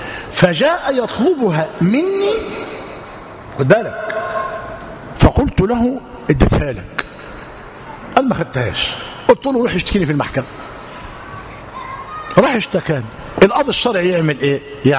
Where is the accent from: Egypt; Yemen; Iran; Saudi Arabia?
Egypt; وعندنا في مصر، وده متعارف عليه